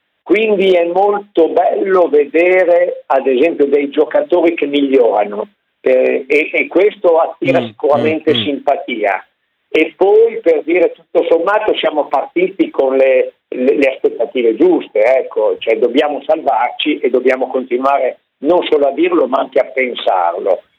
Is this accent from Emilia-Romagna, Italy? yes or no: yes; Parma, Emilia-Romagna, Italy; sapendo che sono di Parma.